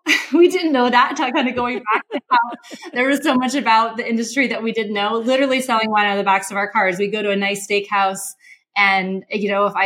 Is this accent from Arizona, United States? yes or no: yes; Arizona, United States; So I grew up in Arizona and went to U of A.